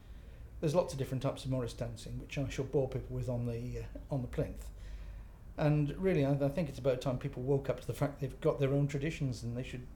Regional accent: Wales, United Kingdom; now in England; I come from a place called Church Eaton, which is a small village just outside Stafford. So that's where I've lived for about the last 40-odd years. Originally, I come from South Wales.

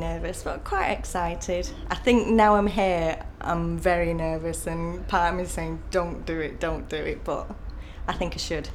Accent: Manchester, North West England, United Kingdom; I'm age 38, and I come from Manchester.

